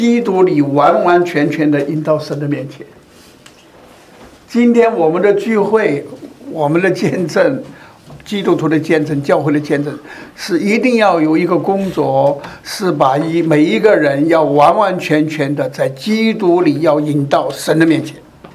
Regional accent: Sichuan, China; 因为我也是四川人嘛，

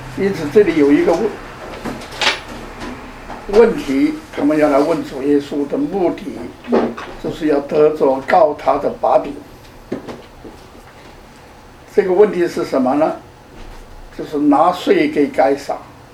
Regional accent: China; 在清朝和民国初年，我们中国人用的叫做银元。

